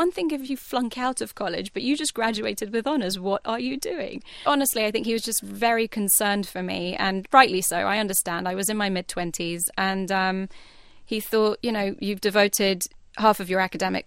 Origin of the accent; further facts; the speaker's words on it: London, United Kingdom; moved away as an adult; now in United States; I grew up in London until I moved to the States. So I had 19 years in London of celebrating Nowruz.